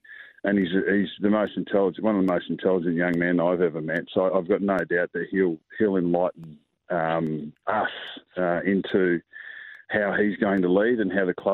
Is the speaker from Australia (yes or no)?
yes; South Australia, Australia; born there; also born or lived in Northern Territory; now in Victoria, Australia; So I was born in South Australia. So I've always got to hail from South Australia. I've been a territory boy, but yeah, I've been in Victoria for 30 years. So whatever that is, I'm an Aussie.